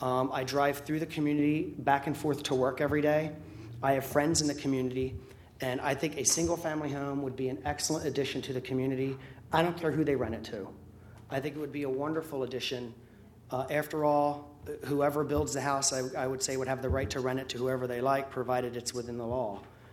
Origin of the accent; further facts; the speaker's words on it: Millsboro, Delaware, United States; I grew up in Potnets. I basically have lived most of my childhood years in Millsboro.